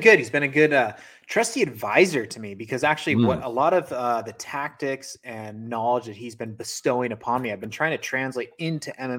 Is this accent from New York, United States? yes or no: no; San Diego, California, United States; I said, dude, I'm from San Diego.